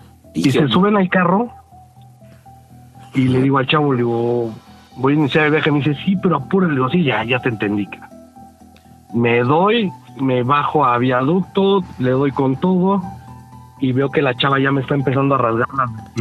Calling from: Mexico City, Mexico; De la poderosísima CDMX.

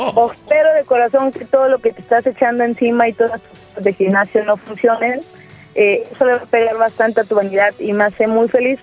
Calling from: San Luis Potosí, Mexico; Desde San Luis Potosí.

